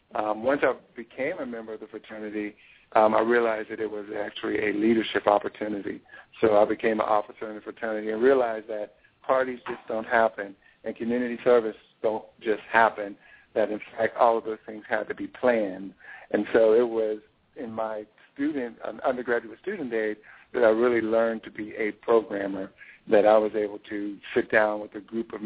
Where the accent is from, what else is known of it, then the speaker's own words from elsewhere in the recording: Steubenville, Ohio, United States; In fact, when folks heard I was from Steubenville, they would be like, you're from Nukeville, USA.